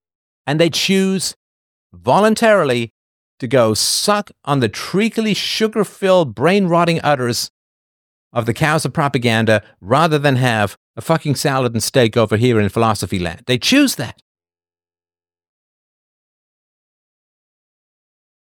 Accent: England, United Kingdom; When I grew up in England, there was like basically two channels

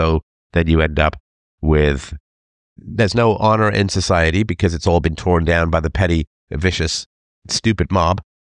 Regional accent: England, United Kingdom; also born or lived in Ireland; I grew up in England and in, you know, various, you know, England and Ireland, in fact

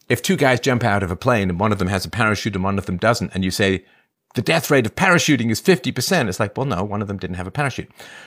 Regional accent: England, United Kingdom; So I'm half Irish and half German, and I grew up in England.

